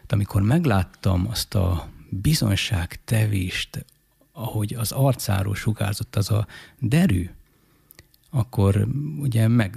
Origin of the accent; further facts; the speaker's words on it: Budapest, Hungary; born there; az apai ágról pedig Budapeste. Ott is születtem, ahogy beszéltünk is erről, csak amikor két és féles voltam, akkor sajnálatos módon édesapám elhunyt, és édesanyám ekkor úgy döntött, hogy visszaköltözik nagyapámhoz